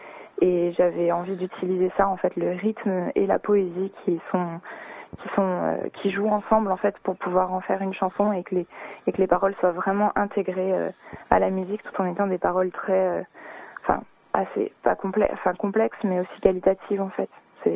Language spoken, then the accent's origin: French; Narbonne, Occitanie, France; Après, j'ai grandi en France, mais j'ai grandi à Narbonne, en fait, dans le sud de la France.